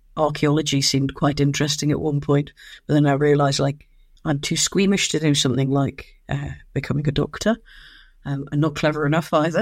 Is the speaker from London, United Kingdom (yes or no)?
no; Leicester, East Midlands, United Kingdom; I was born in Leicester and grew up there, so I'm actually a Midlander, despite the Welsh surname.